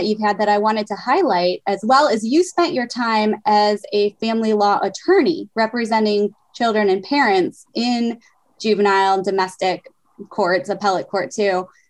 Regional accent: Toledo, Ohio, United States; And Toledo is my hometown, and I love having these folks from Toledo on the podcast.

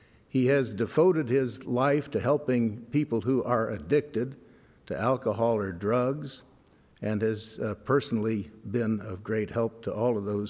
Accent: Dayton, Ohio, United States; from Dayton

